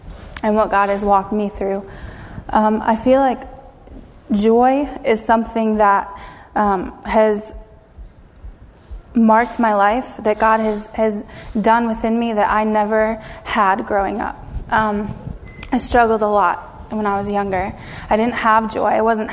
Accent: Elmira, New York, United States; I am originally from Elmira, New York, born and raised.

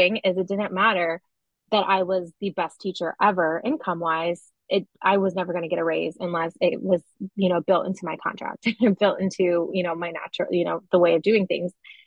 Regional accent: Ohio, United States; It's so funny when I say I'm from Ohio, everyone's like, oh, that's so interesting. Like, I've never been there. I'm like, yeah, Midwest, you know.

